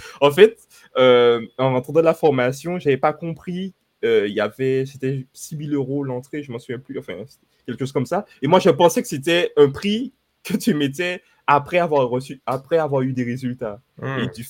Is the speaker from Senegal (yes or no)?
no; Martinique, France; je suis originaire que de Martinique